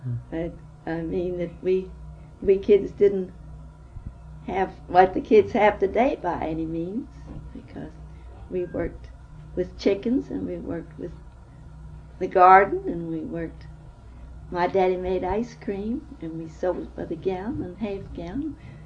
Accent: Aberdeen, Maryland, United States; born or raised there; also born or lived in Perryman

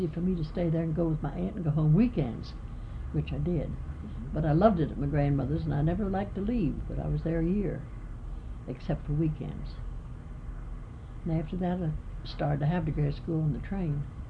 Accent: Maryland, United States; born there; I was born in the Rigdon House, which was torn down to make the road to the Aberdeen Proving Ground.

